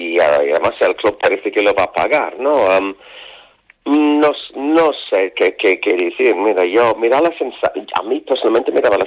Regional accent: England, United Kingdom; Spanish is a second language; porque soy inglés y llevo una chaqueta verde.

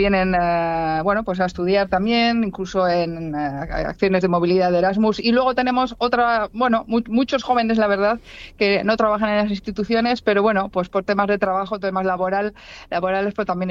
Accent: Basque Country, Spain; now in Belgium; nosotros somos vascos y podemos aportar también a la sociedad belga

